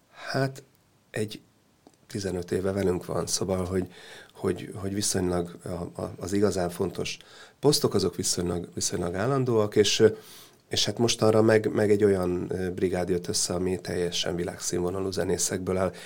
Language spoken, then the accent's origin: Hungarian; Budapest, Hungary; mi nem vagyunk ugye balkáni zenekar, mi magunk Budapestről vagyunk